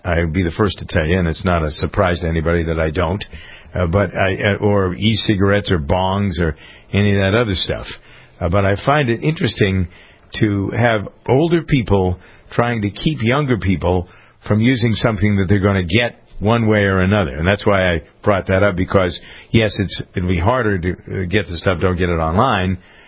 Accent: Framingham, Massachusetts, United States; we brought it down to the local level in my hometown of Framingham

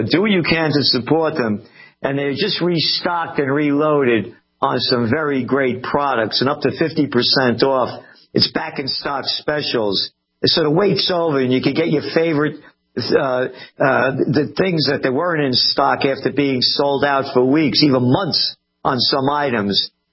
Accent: Bronx, New York, United States; born there; also born or lived in Yonkers; I was born in the Bronx, in Napolitano, born in the Bronx, born to be free. Learned how to fight right away. I didn't go home crying. And I got in a fight when we moved from the Bronx to Yonkers.

